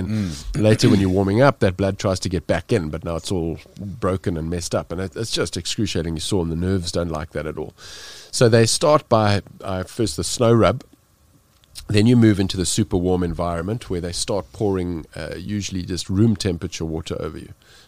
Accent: South Africa; being South African, I'm totally underprepared.

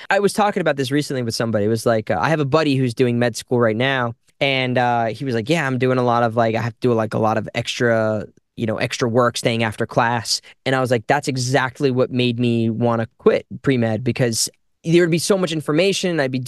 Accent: New Jersey, United States; also born or lived in Brooklyn; I grew up in Monmouth County. I mean, I grew up in Brooklyn for a while, and then my family moved to Monmouth County. But yeah, I love Jersey.

